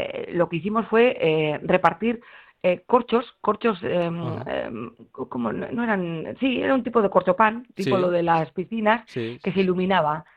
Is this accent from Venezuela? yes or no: no; Muskiz, Basque Country, Spain; Y somos de Múzquiz, que no de Bilbao.